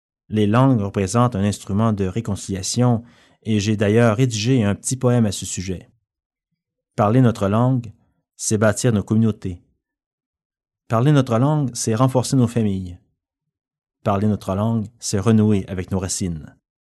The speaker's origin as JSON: {"language": "French", "country": "Canada", "said": "En tant que Canadienne, je trouve stupéfiant que nous parlions souvent de notre merveilleux pays"}